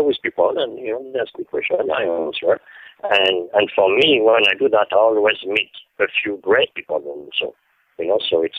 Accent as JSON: {"language": "English", "town": "Paris", "region": "Île-de-France", "country": "France", "tie": "born there", "second_language": "English", "said": "But I was born in 1946 in Paris. So 1946, right after the war, my parents were very poor."}